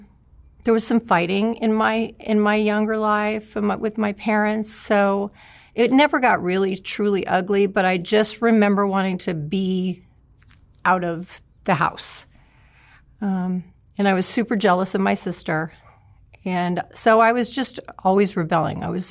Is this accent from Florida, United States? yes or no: yes; West Palm Beach, Florida, United States; I'm born and raised in West Palm Beach, Florida.